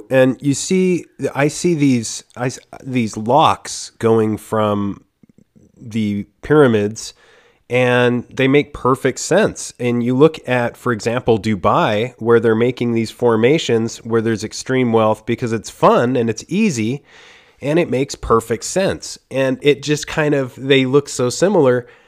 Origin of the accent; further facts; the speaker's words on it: Costa Rica; I'm from Costa Rica, and the Panama Canal isn't far from there.